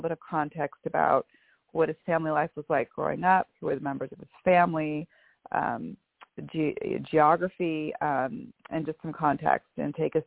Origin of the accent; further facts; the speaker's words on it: Bellevue, Washington, United States; I am from Bellevue, Washington